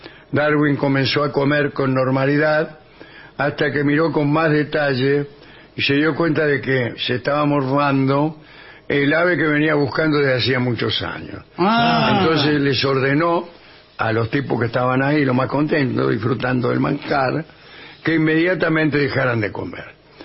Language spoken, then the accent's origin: Spanish; Baigorrita, Buenos Aires Province, Argentina; Que para nosotros, que somos de Baigorrita